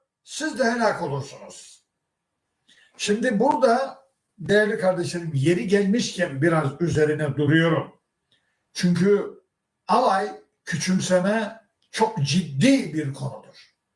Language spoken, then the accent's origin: Turkish; Rize, Turkey; Şimdi ben Karadeniz'de olduğum için bu Rizeli olduğum bilirim.